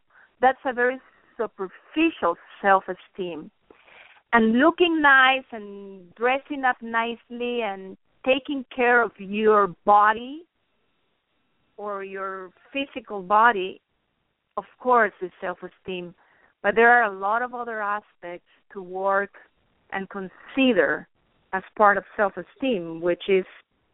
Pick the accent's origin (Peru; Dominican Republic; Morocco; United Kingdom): Peru; Lima; first language Spanish; English is a second language; now in Detroit, United States; I live in Michigan, but I'm Peruvian. I'm from Lima, Peru, South America. So actually, my mother tongue is Spanish.